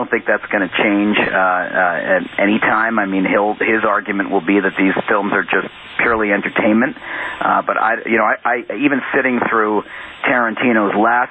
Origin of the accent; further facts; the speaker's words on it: Canada; I'm a Canadian, so I can't sort of wax on about his specific...